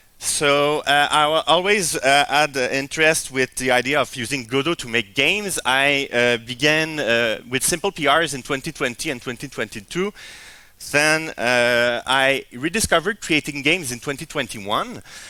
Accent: Sherbrooke, Quebec, Canada; I'm from Sherbrooke, Quebec. It's quite a little small, so it's 1 hour and a half from Montreal by car.

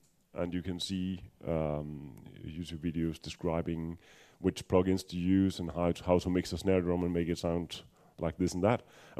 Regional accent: Denmark; English is a second language; I'm from Denmark, so if you think I sound a bit strange, that might be the reason.

